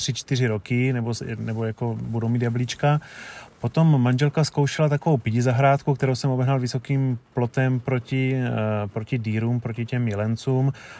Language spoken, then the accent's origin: Czech; South Moravian Region, Czechia; now in United States; je to částečně odkaz na to místo, odkud pocházíme, z jižní Moravy.